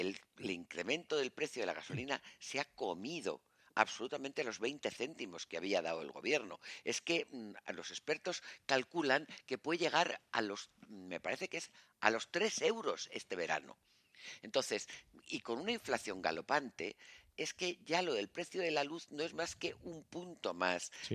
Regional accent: Spain; nos está saliendo mal a los españoles. Es que quien vamos a pagar todo esto somos los españoles.

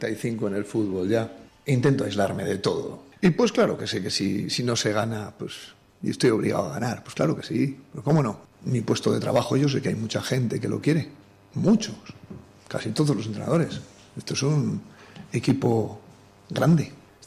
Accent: Salas, Castile and León, Spain; si soy de Salas, hostia, de un pueblo de Castilla.

